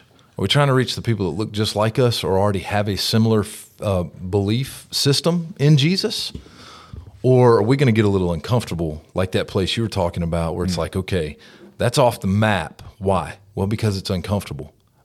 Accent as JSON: {"language": "English", "town": "Jackson", "region": "Tennessee", "country": "United States", "tie": "born or raised there", "said": "I grew up in Jackson, Tennessee, so I went to Jackson Christian School."}